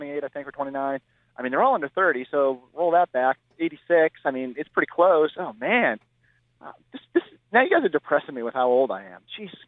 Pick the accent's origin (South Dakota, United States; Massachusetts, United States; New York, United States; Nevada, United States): Massachusetts, United States; Worcester; I grew up here in Worcester, and we have two like world-famous hot dog spots